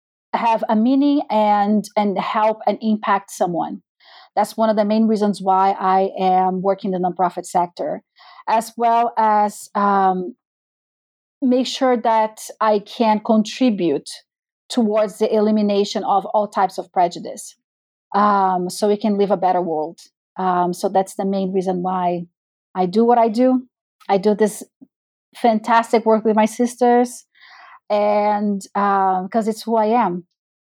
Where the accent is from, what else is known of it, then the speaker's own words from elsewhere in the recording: Brazil; English is a second language; now in United States; I am a Black woman born and raised in Brazil. I learned from a very young age about race relations in my country